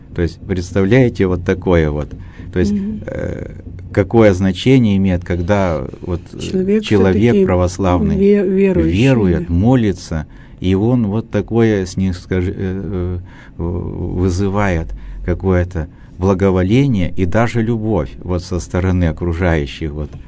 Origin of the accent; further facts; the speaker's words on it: Bashkortostan, Russia; Я сам родился, вырос в Башкирии